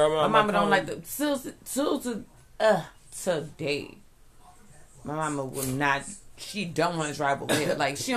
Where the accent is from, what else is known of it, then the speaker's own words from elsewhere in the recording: Avondale, United States; I'm from Avondale too.